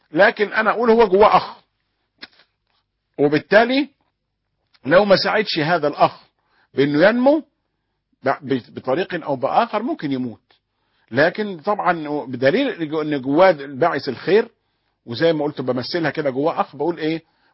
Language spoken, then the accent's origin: Arabic; Egypt